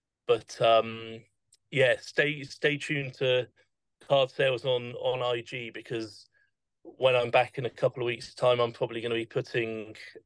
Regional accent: Bournemouth, South West England, United Kingdom; growing up, because Bournemouth, my hometown team, weren't in the Premier League, Spurs were actually the team that I followed in the Premier.

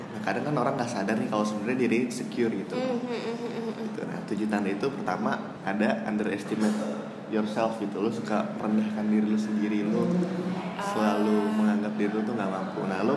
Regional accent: Jakarta, Indonesia; orang Sunda. Tapi Sundanya Sunda KW juga sih, gak lahir di Sunda, gedenya di Jakarta.

